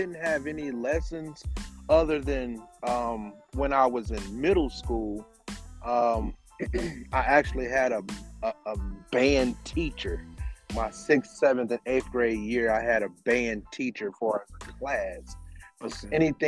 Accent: Reidsville, North Carolina, United States; I'm from Reidsville, North Carolina. Small town. No one will know.

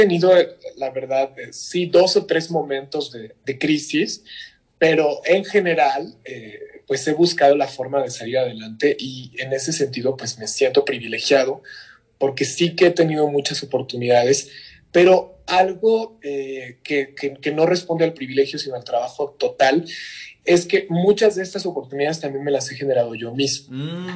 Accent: Iztapalapa, Mexico City, Mexico; Toda mi infancia en Iztapalapa, la verdad es que yo la viví muy intensamente y atesoré tanto recuerdos positivos como negativos de lo que me pasó por allí.

